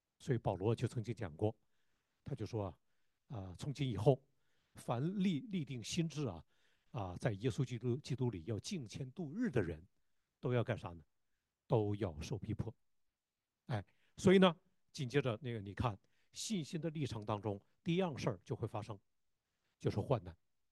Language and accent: Chinese; Northeast China, China; 我就觉得作为一个东北人，有的时候过年过节听一下赵本山，看一下赵本山的小品，那就是我作为一个东北人，一个世上的人，喜乐的最高点了